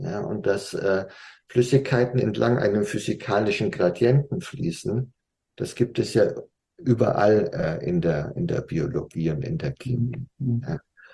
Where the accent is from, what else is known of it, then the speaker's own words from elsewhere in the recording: Blaubeuren, Baden-Württemberg, Germany; Es gibt in meiner Heimat eine ganz große Quelle, die heißt Blautopf.